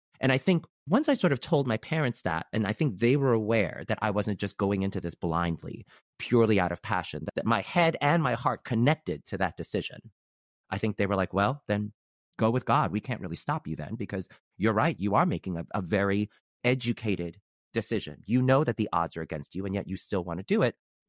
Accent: New York City, New York, United States; Manhattan was Chinatown to us. And I grew up in Brooklyn. So we took the train to Chinatown.

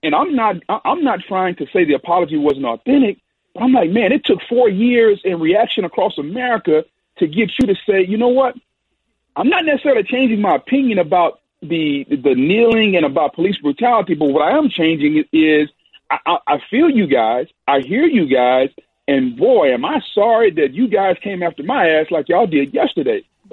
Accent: Louisiana, United States; I'm from Louisiana, and for people that know how I appreciate what he's done down there

